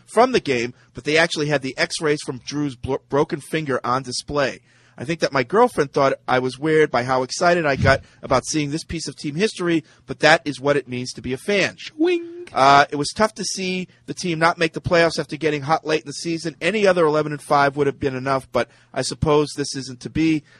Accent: New Haven, Connecticut, United States; I'm from New Haven

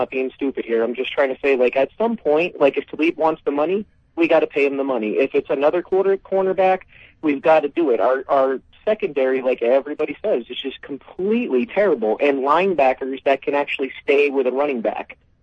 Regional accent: New Hampshire, United States; now in Scottsdale, United States; I live out here in Scottsdale now. I'm from New Hampshire originally, so the Patriots are my team. I'm 37.

